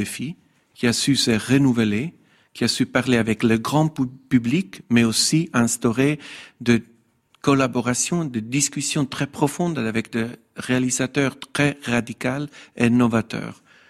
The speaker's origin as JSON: {"language": "French", "country": "Italy", "second_language": "French", "said": "en tant qu'Italienne"}